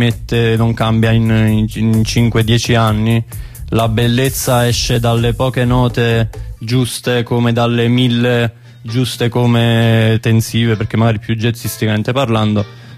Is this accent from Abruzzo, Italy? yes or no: no; Basilicata, Italy; siamo cresciuti entrambi in Basilicata, nel suo paesino, entrambi da famiglie campane